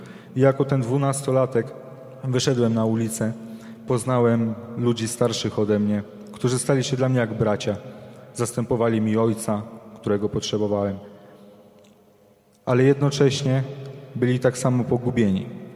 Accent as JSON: {"language": "Polish", "town": "Warsaw", "region": "Masovian Voivodeship", "country": "Poland", "tie": "born or raised there", "said": "pochodzę z Mokotowa i kilkanaście lat temu była to jedna z gorszych dzielnic w Warszawie."}